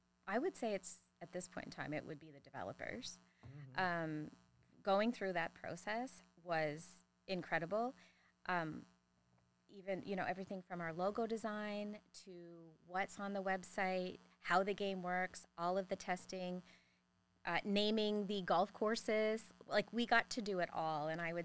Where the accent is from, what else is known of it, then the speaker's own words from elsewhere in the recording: Nova Scotia, Canada; I'm from Nova Scotia